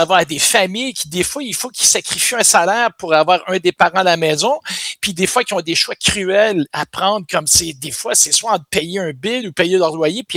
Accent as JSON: {"language": "French", "town": "Montreal", "region": "Quebec", "country": "Canada", "said": "Moi, je viens originellement de Montréal."}